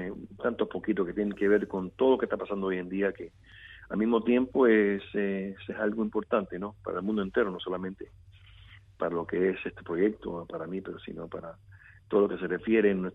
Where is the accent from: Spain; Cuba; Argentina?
Cuba; born there; reencuentro que estamos teniendo con mi país natal, de que eventualmente tener esa clase de conexión con Cuba